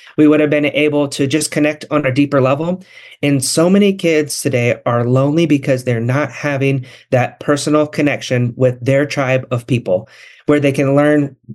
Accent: Ketchikan, Alaska, United States; And so we went and did an event back in my hometown, back in Little Ketchikan, Alaska.

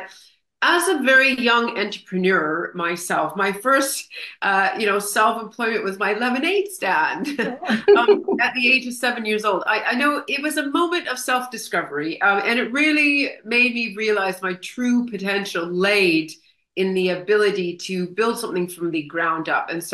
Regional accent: Canada; now in United Kingdom; I'm a Canadian native. I've been in the UK for the last 25 years.

